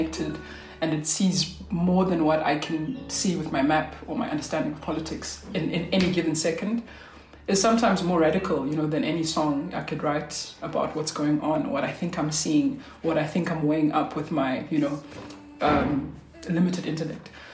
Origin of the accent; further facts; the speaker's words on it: Eastern Cape, South Africa; now in Johannesburg, South Africa; I'm originally from the Eastern Cape, based in Johannesburg at the moment. And I come from a small coastal town where songwriting and story is, you know, almost like a heritage.